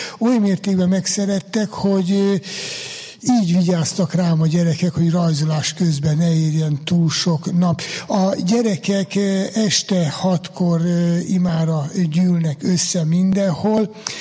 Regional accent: Jász-Nagykun-Szolnok, Hungary; én a Jásságból származom, ott nem volt ritka a talicskának a tolása

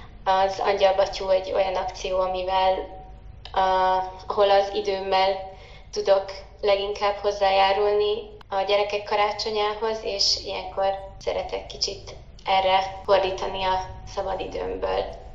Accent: Mukachevo, Zakarpattia Oblast, Ukraine; moved away as an adult; now in Budapest, Hungary; Munkácsról, Kárpátaljáról, Munkácsról származom. Most 5. éve élek Budapesten

